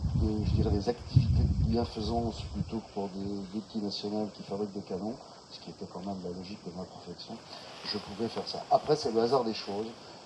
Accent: Auvergne-Rhône-Alpes, France; born there; Je suis né dans le Cantal. Dans le Cantal, il y a quand même plus de bêtes à cornes que de gens qui marchent sur les pattes arrière. Et on a toujours vécu avec des animaux.

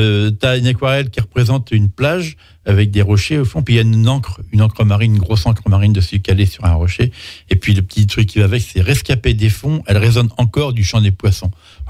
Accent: Nantes, Pays de la Loire, France; Quand j'étais gamin, j'étais à Nantes, j'allais souvent là, ça sentait bon.

